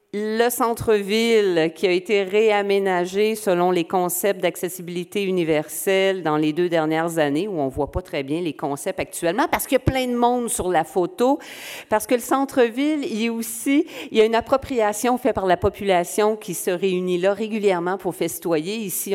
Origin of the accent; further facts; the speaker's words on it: Quebec, Canada; accent: Quebec French; Malgré mon accent québécois, si vous savez ce que c'est, on va réussir à se comprendre